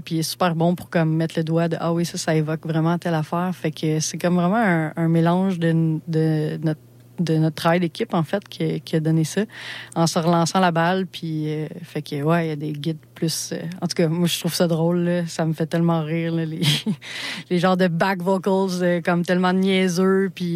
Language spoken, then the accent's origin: French; Sherbrooke, Quebec, Canada; moi, je viens de Sherbrooke, puis j'ai grandi avec une mère monoparentale de 3 enfants